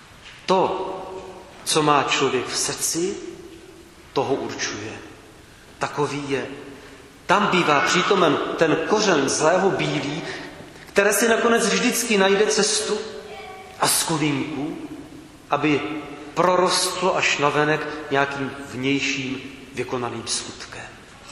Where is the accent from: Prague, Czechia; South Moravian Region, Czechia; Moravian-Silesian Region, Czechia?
South Moravian Region, Czechia; Brno; když jsem byl dítě, tak jsem obdivoval, v Brně byly takové lité chodníky na sídlišti